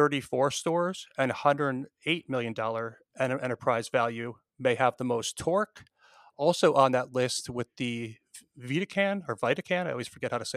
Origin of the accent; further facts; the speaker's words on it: Minnesota, United States; I'm originally from Minnesota, and it was super common for people to spend their winters in Florida.